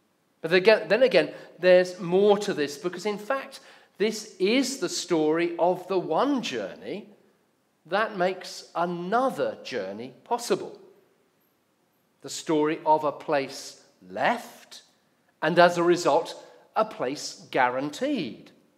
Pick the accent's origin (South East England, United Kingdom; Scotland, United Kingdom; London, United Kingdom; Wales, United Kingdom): South East England, United Kingdom; I grew up in Surrey. My dad worked at Royal Holloway College, but my parents were both from Cannock in Staffordshire. That's where all the family lived.